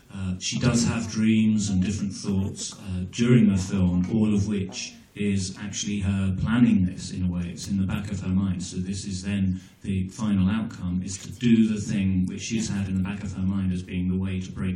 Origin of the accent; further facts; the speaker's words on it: Colombia; people would sometimes ask me where I was from, and I'd say I'm from Colombia